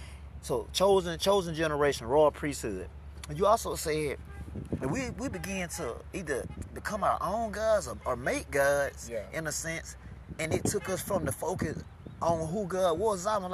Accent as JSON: {"language": "English", "region": "Alabama", "country": "United States", "tie": "born or raised there", "said": "like my whole life growing up in Alabama."}